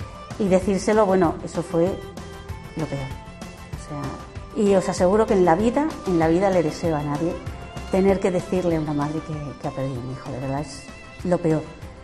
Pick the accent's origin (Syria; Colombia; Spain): Spain; Los Santos, Castile and León; soy de Los Santos, un pueblecito al sur de la provincia de Salamanca.